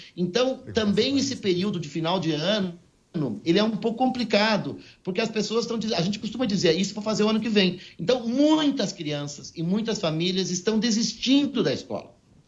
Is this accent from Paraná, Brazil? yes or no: yes; Paraná, Brazil; o Paraná, que eu estudo muito, porque eu sou do Paraná